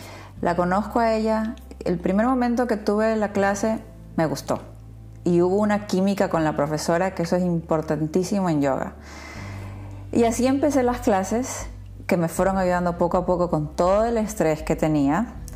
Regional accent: Ecuador; moved away as an adult; also born or lived in Azerbaijan; Yo ya salí de Ecuador a vivir a Azerbaiyán con mi esposo por su trabajo y fue un país duro de adaptarte y vivimos 3 años allá

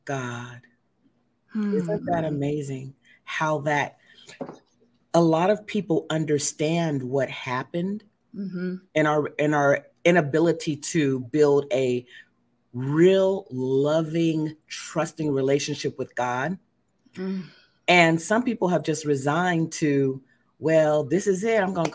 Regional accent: Oakland, California, United States; because I come from Oakland, California, right on the cusp of Berkeley, where, you know, it's just a political hotbed

